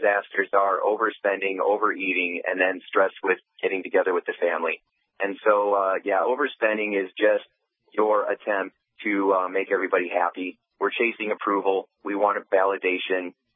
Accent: Indiana, United States; I'm from Indiana, so I have farmer metaphors.

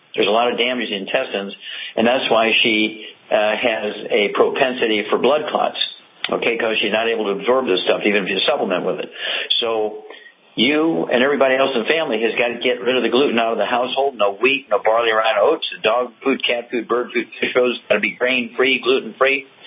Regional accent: Missouri, United States; Okay, Chuck, let's go to Missouri. That's my home state, Missouri.

